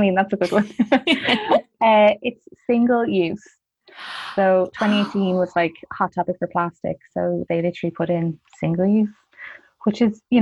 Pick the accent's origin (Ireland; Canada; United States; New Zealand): Ireland; And I know for myself and Katie, as two Irish white women, honestly, we can't even begin to imagine how this must feel